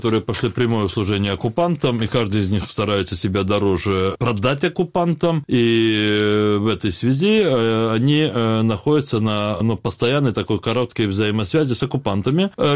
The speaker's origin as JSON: {"language": "Russian", "region": "Crimea", "country": "Ukraine", "said": "Как и многие народы Объединенной Европы, да, мы, крымские татары, в одной из таких сфер оказались беспечными."}